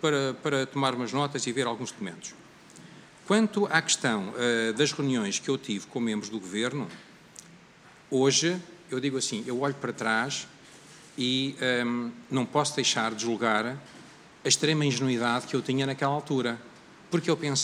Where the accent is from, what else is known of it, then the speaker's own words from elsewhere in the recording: Portugal; Eu sou português, nasci em 1957, toda a minha vida trabalhei e vivi em Portugal.